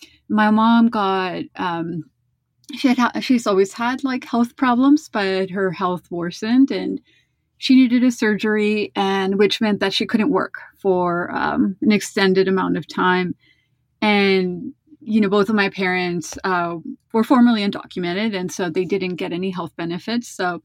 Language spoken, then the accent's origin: English; Los Angeles, California, United States; I grew up in Boyle Heights, which is like in East LA. And, you know, the West Side is like a world away.